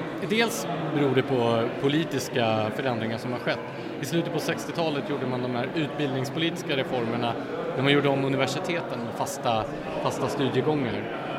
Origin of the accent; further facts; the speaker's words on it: Gävle, Gävleborg County, Sweden; gå till Länsmuseet i Gävle då, där jag växte upp och se utställningar.